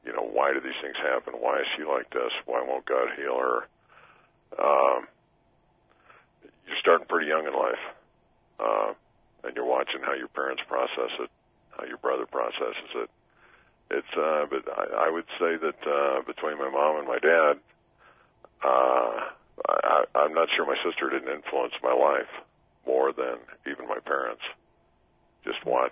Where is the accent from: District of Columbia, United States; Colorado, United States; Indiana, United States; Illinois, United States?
Colorado, United States; Denver; I grew up in Denver. I grew up in Denver, in a little Dutch community here in South Denver.